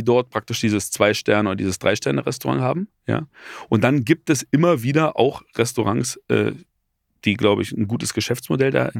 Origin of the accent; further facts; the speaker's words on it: Berlin, Germany; also born or lived in Munich; Also ich bin in München geboren und bin, als ich 6 war, mit meiner Mutter zusammen nach Berlin und bin dann, als ich 17 war, nochmal für 2 Jahre nochmal nach München gegangen, um dort Abitur zu machen.